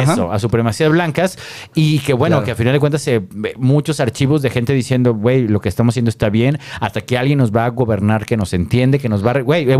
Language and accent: Spanish; Mexico; realmente tú como mexicano decías, güey, que estos vatos no gane este dude